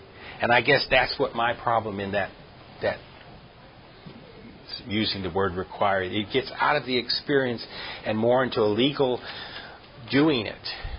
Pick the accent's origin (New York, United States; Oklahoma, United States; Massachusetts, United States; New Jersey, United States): New Jersey, United States; because growing up, I remember I grew up in New Jersey